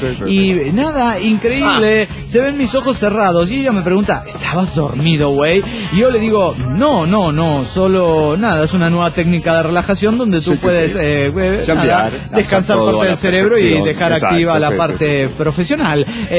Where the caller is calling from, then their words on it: Valencia, Carabobo, Venezuela; Yo soy de Valencia, Venezuela.